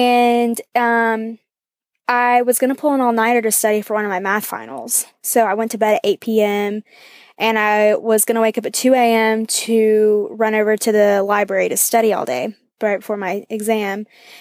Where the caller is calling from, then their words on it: Athens, Georgia, United States; I'm calling from Athens, Georgia.